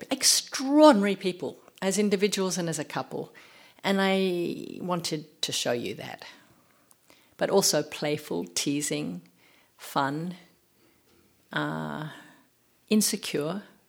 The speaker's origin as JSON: {"language": "English", "country": "United States", "lives_now": "France", "said": "is a Puritan, because I'm American, anything. I am an outsider. I'm an outsider everywhere I go."}